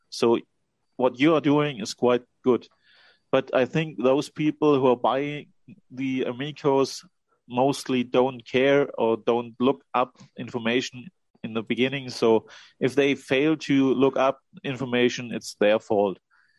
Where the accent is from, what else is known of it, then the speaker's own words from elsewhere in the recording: Bavaria, Germany; Hi, I'm from Bavaria, the guy you just called out.